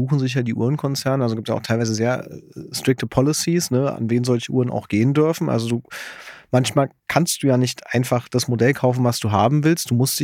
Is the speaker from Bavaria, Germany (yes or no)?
yes; Munich, Bavaria, Germany; now in Gelsenkirchen, Germany; Ja, aus München also, nach Gelsenkirchen klingt erstmal...